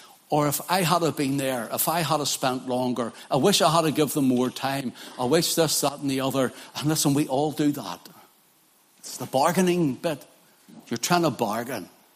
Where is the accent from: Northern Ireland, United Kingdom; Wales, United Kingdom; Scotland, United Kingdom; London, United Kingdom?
Northern Ireland, United Kingdom; when I was a wee boy, growing up in the Troubles, my father was mechanic for the 10th UDR.